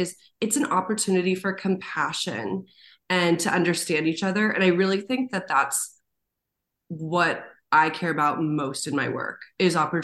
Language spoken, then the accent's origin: English; Long Beach, California, United States; also born or lived in Boston; now in Seattle, United States; And I live in Seattle, Washington now, but I was born in Boston and then I grew up in Long Beach, California.